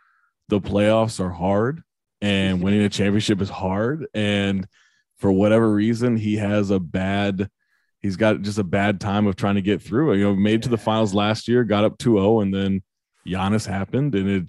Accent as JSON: {"language": "English", "town": "Sacramento", "region": "California", "country": "United States", "tie": "born or raised there", "said": "Like, growing up in Sacramento, I just picked the Wolves as a kid."}